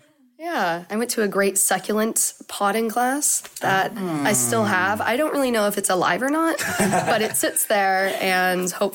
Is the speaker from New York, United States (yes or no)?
no; California, United States; I come from the Bay Area in California. So I've lived there my whole life. I went to college there. I went to UC Berkeley.